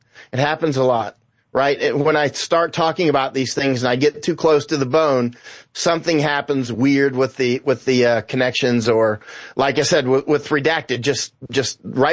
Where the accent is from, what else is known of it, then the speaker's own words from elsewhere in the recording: Florida, United States; Oh, and hello from Florida. I'm from Florida. I miss it. I grew up hunting alligators there, so literally.